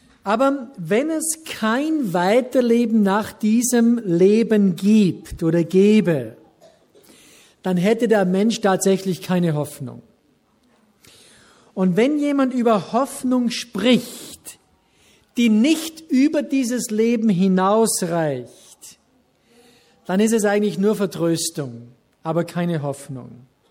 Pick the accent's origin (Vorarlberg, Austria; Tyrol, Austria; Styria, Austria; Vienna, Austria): Styria, Austria; Ramsau; Bei mir ist die Ramsau meine Heimat, diese Ortschaft in den Bergen. Ist Österreich meine Heimat?